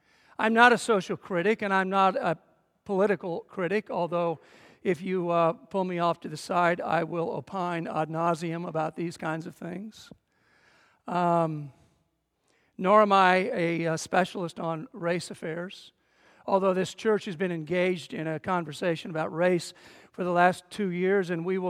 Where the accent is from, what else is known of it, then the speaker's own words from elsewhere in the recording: St. Joseph, Missouri, United States; You see, I grew up in St. Joseph, Missouri, just across the state from Ferguson, Missouri